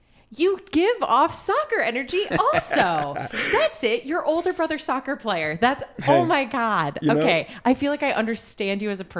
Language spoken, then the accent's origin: English; Galway, New York, United States; I grew up in Galway, which is like Hickville, but like Queensbury is a little more, it's more suburb.